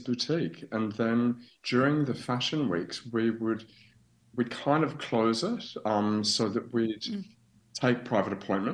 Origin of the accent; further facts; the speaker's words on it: Melbourne, Victoria, Australia; obviously I'm from Australia. I'm from Melbourne, yeah. Australia